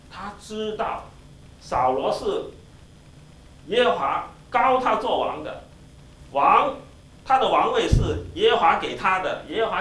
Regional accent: China; 就是我们中国人喜欢讲良心哈。

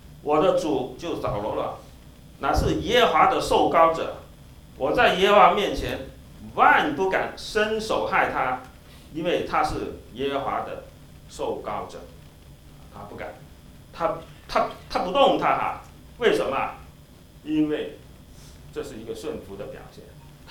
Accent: China; 就是我们中国人喜欢讲良心哈。

